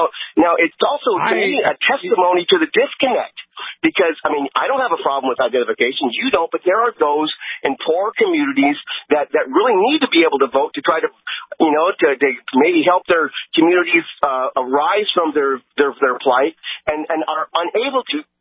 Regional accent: San Diego, California, United States; And I'm actually from San Diego

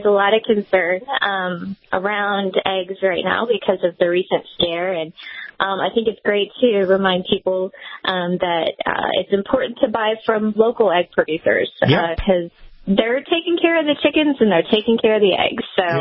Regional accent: Missouri, United States; I'm from Missouri and grew up on a small family farm in southwest Missouri and currently have a farm in central Missouri.

